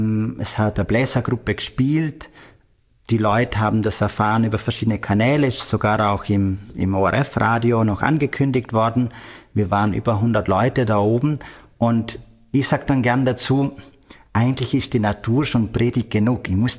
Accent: Vorarlberg, Austria; Ich komme ursprünglich aus Vorarlberg, da rundherum viele schöne Berge.

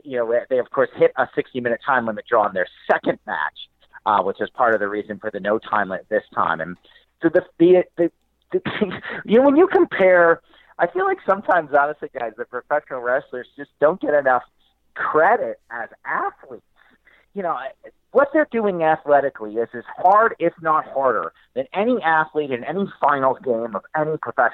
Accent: Detroit, Michigan, United States; now in Los Angeles, United States; I'm from Detroit originally, but I live right now in Los Angeles and work a little bit.

